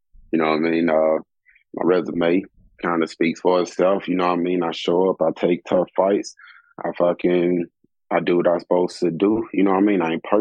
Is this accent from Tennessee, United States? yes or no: yes; Memphis, Tennessee, United States; Man, I'm from Memphis, bro. My God, man, I'm from Memphis, bro. My mental preparation's out there on Beale Street